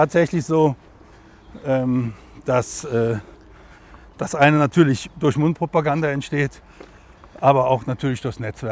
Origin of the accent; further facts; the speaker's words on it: Cologne, North Rhine-Westphalia, Germany; Als Kölsche Jung mit einer Uniform, welche auch immer es ist im Kölner Karneval